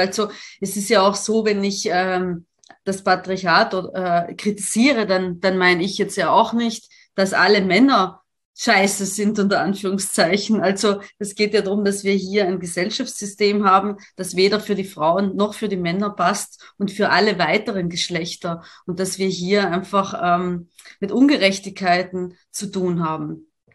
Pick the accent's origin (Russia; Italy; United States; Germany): Italy; also ich komme ja aus Italien und ich kenne die Verhältnisse